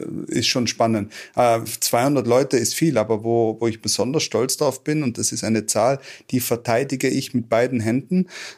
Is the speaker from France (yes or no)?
no; Tyrol, Austria; das, was ich an meiner Heimat Tirol schätze, genau das habe ich da.